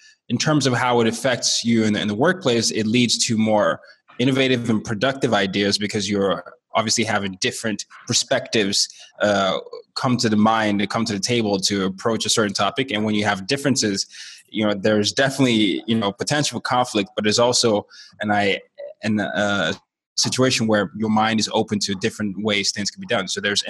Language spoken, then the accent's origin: English; Nigeria; I'm a Nigerian who grew up in 5 countries and 4 continents. So for much of my life, I've been essentially the minority everywhere I've been.